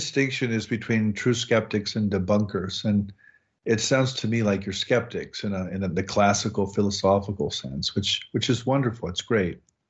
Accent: Nebraska, United States; So I grew up in the American Midwest. I grew up in Nebraska, and I grew up in a Roman Catholic German farming community, about 1,800 people.

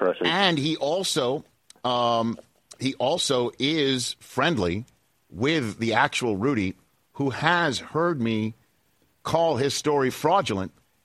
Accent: New York, United States; I'm also a bitter New Yorker.

